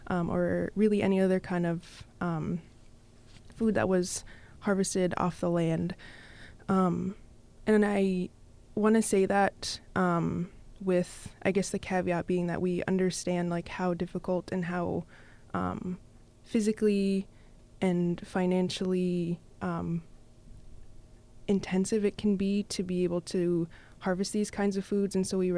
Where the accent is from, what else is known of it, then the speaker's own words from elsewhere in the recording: Togiak, Alaska, United States; now in Bethel, United States; I'm originally from Togiak, but I live and work here in Bethel.